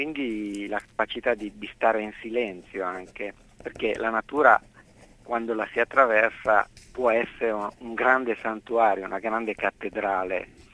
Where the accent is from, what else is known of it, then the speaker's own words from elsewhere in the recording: La Spezia, Liguria, Italy; io sono un ligure di confine venendo dalla Spezia e le Apuane sono lì sopra